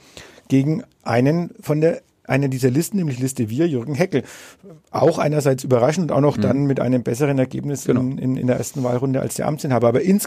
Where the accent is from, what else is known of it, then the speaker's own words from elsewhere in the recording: Bad Windsheim, Bavaria, Germany; kann ich jetzt auch meine Heimatstadt Windsheim als Beispiel anführen